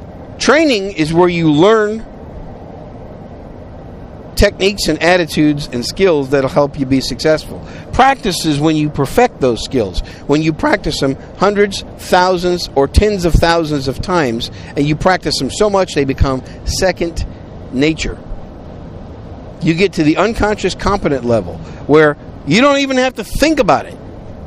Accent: Wisconsin, United States; also born or lived in New York City; I'm a cheesehead. I was raised in Wisconsin. Born in New York City, but raised in Wisconsin, so I'm a huge Packer fan.

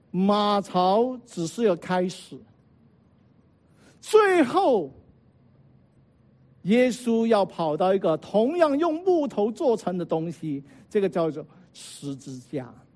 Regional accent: China; 我们中国人讲放下身段啊

